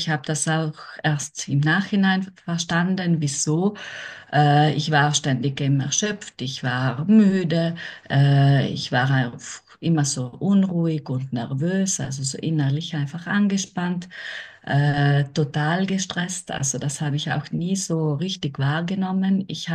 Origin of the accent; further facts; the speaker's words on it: Trentino-Alto Adige, Italy; ich komme aus Südtirol, also ich bin 45 Jahre alt